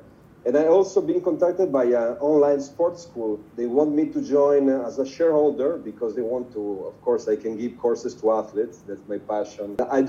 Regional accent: Italy; English is a second language; I'm from Italy.

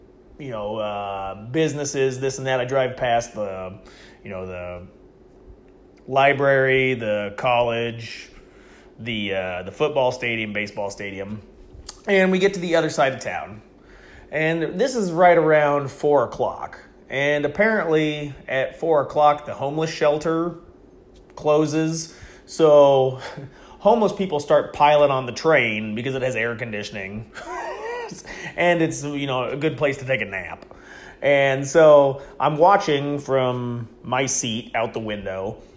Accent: Iowa, United States; You know, I'm from Iowa and, you know, I'm just taking a trip on the train.

